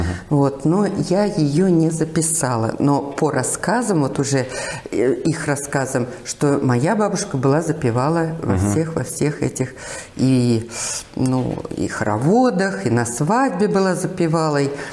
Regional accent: Batybino, Moscow Oblast, Russia; also born or lived in Podolsk; в мою родную деревню. Батыбино, Подольский район, в которой я родилась, в которой долгие годы жила. Это уж потом мы там квартиру получили, в Подольск переехали.

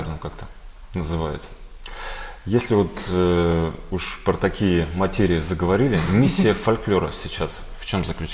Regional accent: Podolsk, Moscow Oblast, Russia; а я из Подольска.

